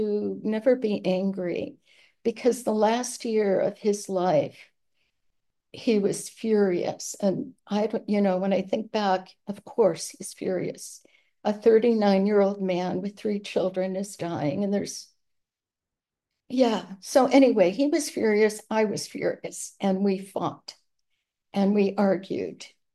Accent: Cleveland, Ohio, United States; I grew up in Cleveland, Ohio. I was a pretty normal kid.

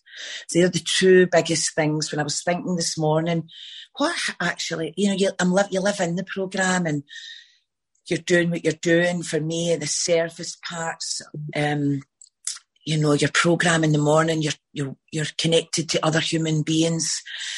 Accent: Glasgow, Scotland, United Kingdom; I'm a compulsive overeater, and I'm from Scotland, near Glasgow. That's where I am.

